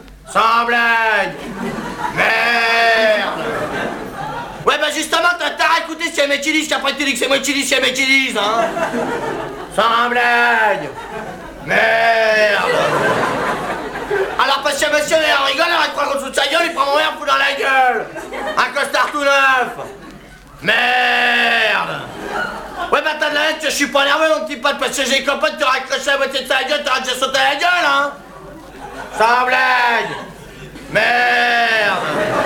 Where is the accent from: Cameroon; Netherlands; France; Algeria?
France; je suis bien placé, hein, je suis français.